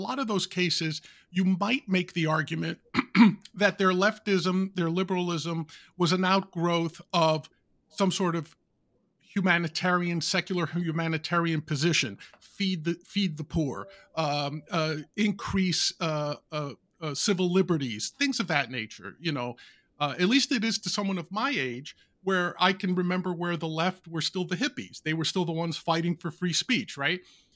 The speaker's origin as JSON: {"language": "English", "region": "New York", "country": "United States", "tie": "born or raised there", "said": "And it was in the New York Post, my hometown paper."}